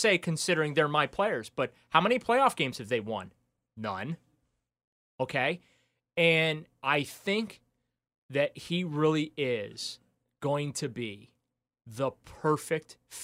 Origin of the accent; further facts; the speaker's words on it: New Orleans, Louisiana, United States; born there; I was born in New Orleans, so yeah.